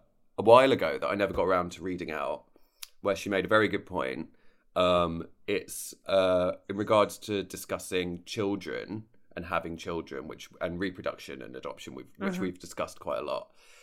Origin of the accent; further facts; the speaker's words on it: United Kingdom; now in Virginia Beach, United States; As a Brit who has been living in Virginia Beach right next to Norfolk, I can tell you there's nothing rustic about it.